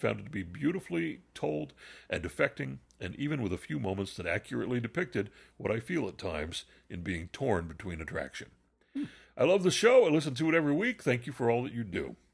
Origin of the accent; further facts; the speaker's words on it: Alabama, United States; now in Orlando, United States; However, moving out of my home state of Alabama and to Orlando, Florida last summer began a very eye-opening year.